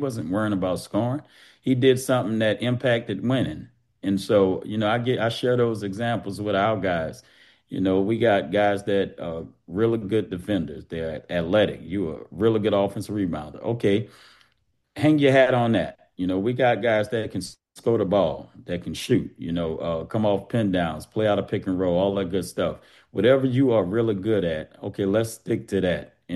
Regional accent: New Orleans, Louisiana, United States; Coach Terrence Johnson, who's a childhood friend of mine, we grew up together in New Orleans.

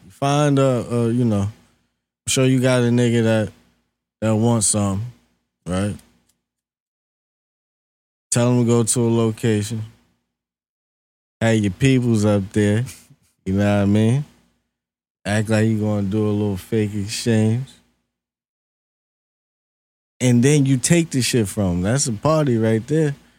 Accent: White Plains, New York, United States; No. I'm from White Plains.

